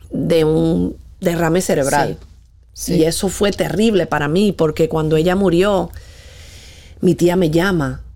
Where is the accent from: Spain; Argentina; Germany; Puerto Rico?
Puerto Rico; born there; Nací en Puerto Rico.